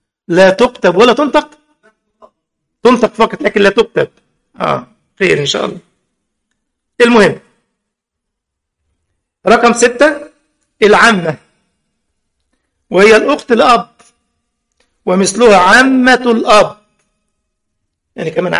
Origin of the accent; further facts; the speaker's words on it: Egypt; حتى عندنا في مصر يقول لك الخال والد